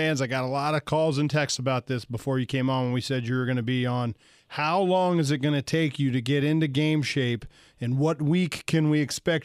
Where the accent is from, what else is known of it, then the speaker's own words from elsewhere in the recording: Cincinnati, Ohio, United States; This has always been the kickoff song, at least it was when I was growing up in Cincinnati.